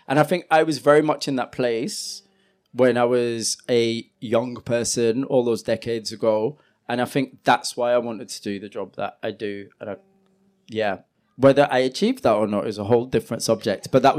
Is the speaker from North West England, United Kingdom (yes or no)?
no; Huddersfield, Yorkshire and the Humber, United Kingdom; To be completely honest, I'm from Huddersfield.